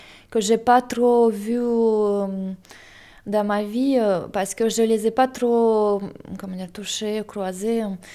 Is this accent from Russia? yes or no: yes; Barnaul, Altai Krai, Russia; Oui, je suis né à Barnaoul. J'ai vécu toute ma vie là-bas. Je n'ai pas beaucoup bougé pendant ma vie. Et pour moi, c'est vraiment ma ville natale, ma région d'origine.